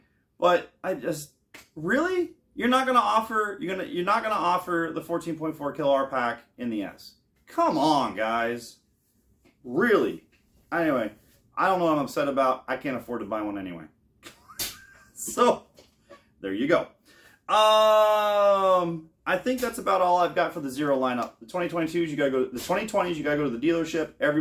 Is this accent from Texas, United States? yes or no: no; Maine, United States; now in Florida, United States; I'm living in Southwest Florida. I'm originally from Maine. I miss Maine.